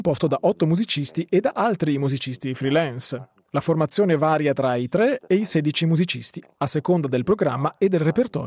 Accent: Andeer, Graubünden, Switzerland; now in Chur, Switzerland; Quando mi sono trasferito da Ander a Coira, ho pensato subito di voler fondare un ensemble di musica contemporanea.

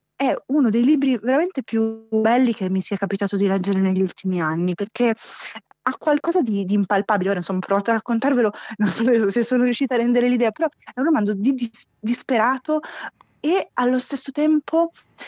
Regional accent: Milan, Lombardy, Italy; now in Rome, Italy; come in effetti la considero anch'io da milanese che vivo a Roma

